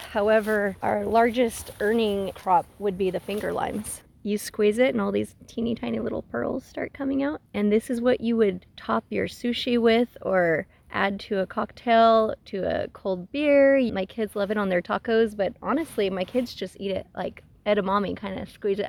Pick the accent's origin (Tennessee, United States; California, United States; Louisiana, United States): California, United States; Hanford; I remembered in kindergarten, I grew up in Hanford, and we got to tour a dairy